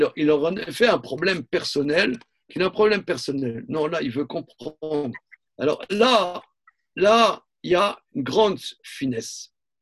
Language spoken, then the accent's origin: French; Nancy, Grand Est, France; born there; Moi je suis né à Nancy, c'est intéressant, hyper intéressant.